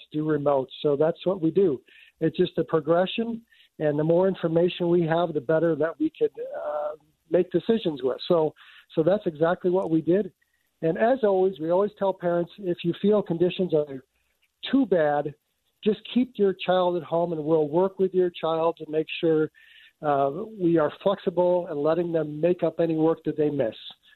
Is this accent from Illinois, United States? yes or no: no; Buffalo, New York, United States; I know I've told you before, I'm from Buffalo. I'm starting to feel like this is just like Buffalo.